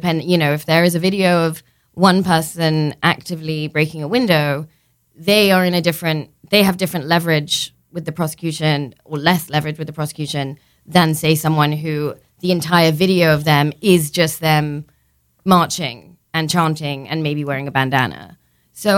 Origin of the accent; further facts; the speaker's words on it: United Kingdom; I'm British, as you can hear, put my vote in, my postal vote